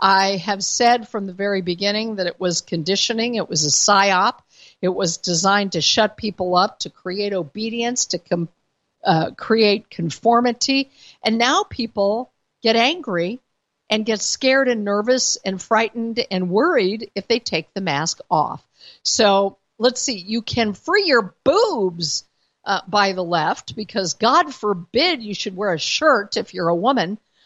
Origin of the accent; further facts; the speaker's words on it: Denver, Colorado, United States; But we determined that even though my hometown is Denver, Colorado, I was born and raised there. My parents were natives of Denver, and I went away and came back.